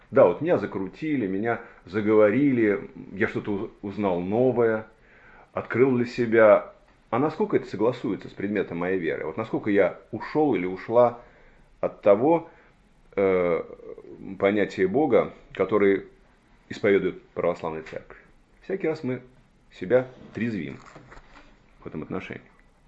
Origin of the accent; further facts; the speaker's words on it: Moscow, Russia; я говорю, вот я из Москвы